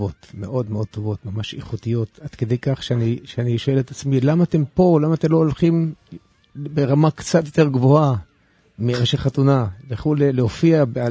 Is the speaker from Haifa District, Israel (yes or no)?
yes; Haifa, Haifa District, Israel; הרי אני חיפאי במקור, מהקריות